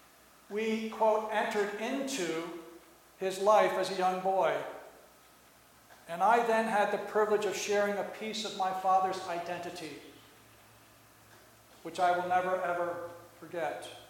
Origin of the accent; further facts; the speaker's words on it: New Jersey, United States; I grew up in New Jersey. Actually, we distinguish South Jersey from North Jersey. South Jersey really is just a suburb of Philadelphia.